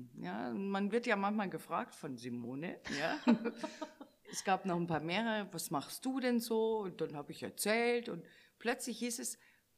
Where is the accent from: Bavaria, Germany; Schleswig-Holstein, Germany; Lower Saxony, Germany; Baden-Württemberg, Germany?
Bavaria, Germany; accent: Bavarian; wie komme ich an mit meinem bayerischen Dialekt.